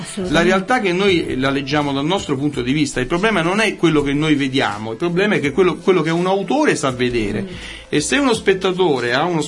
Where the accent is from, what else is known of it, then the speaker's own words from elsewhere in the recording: Naples, Campania, Italy; forse perché parlo da napoletano, cioè noi napoletani siamo abituati a fare sempre i conti con la crisi